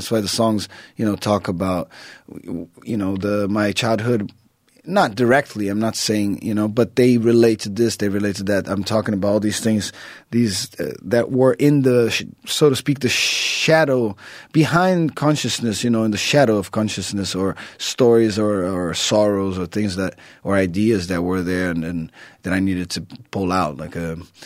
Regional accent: Rio de Janeiro, Brazil; I was like, oh, I'm still from Rio. You know, anyone that's from Brazil talks to me will know that, you know, by my way.

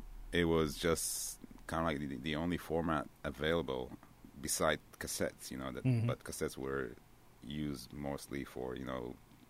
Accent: Israel; English is a second language; moved away as an adult; now in Brooklyn, United States; I come from Israel. Like, I lived all my life in Israel.

